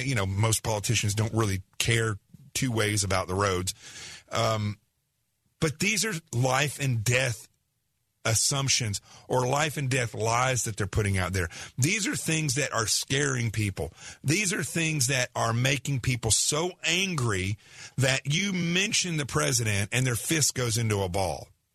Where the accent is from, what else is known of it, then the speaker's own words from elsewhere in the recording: Arkansas, United States; accent: southern; now in New York City, United States; My accent is really messed up, but what's crazy is when I go home and talk to my friends and family back in Arkansas, it just, the southern just comes right back out.